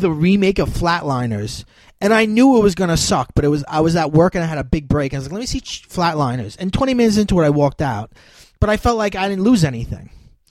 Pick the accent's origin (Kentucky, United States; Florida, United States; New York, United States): New York, United States; Staten Island; accent: Staten Island; It's my Staten Island accent.